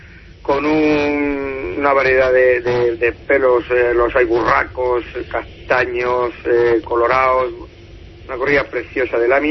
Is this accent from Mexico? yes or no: no; Fuenlabrada, Community of Madrid, Spain; ya que yo soy de allí, de Fuenlabrada, nací y criado allí de toda la vida